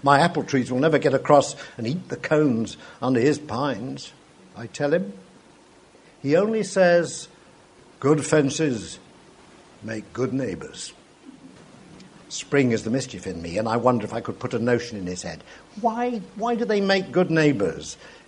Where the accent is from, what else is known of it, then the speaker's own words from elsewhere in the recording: Sheffield, Yorkshire and the Humber, United Kingdom; also born or lived in London; for 50 years, although I was born and brought up in Sheffield, I lived in London.